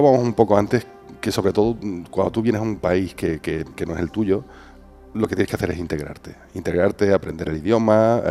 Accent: Andalusia, Spain; Nosotros, yo me considero andaluz, somos muy fáciles de llevar y somos muy amigables

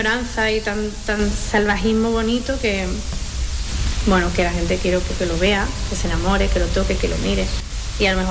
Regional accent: Seville, Andalusia, Spain; soy de Sevilla

